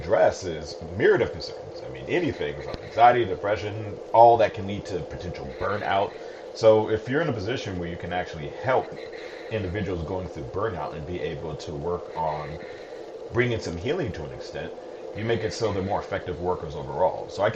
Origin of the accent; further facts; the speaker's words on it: Los Angeles, California, United States; Well, originally I'm from Los Angeles, California, and back in 2008, once my wife was able to obtain her MSW degree, we said, hey, let's try a new job environment.